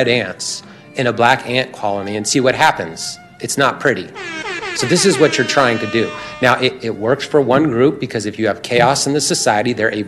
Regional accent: Vallejo, California, United States; I grew up in Vallejo.

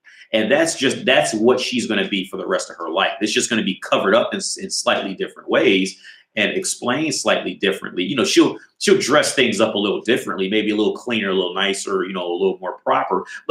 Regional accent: Ohio, United States; well, I'm from Ohio, but Cincinnati, I would call Cincinnati a major city.

